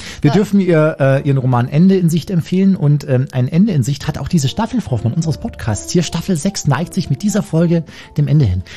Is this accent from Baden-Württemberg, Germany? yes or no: no; Bavaria, Germany; 15. Juli, Chiemsee in meiner Heimat